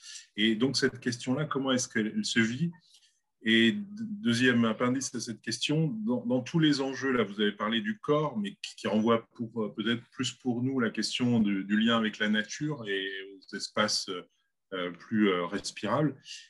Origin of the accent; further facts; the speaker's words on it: Lyon, Auvergne-Rhône-Alpes, France; puisque je suis lyonnais aussi